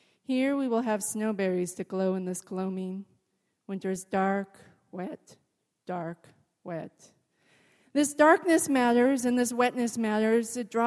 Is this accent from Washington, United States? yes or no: yes; Kirkland, Washington, United States; now in Olympia, United States; I grew up in Kirkland. I'm an East Sider, still live on the east side of Olympia, even.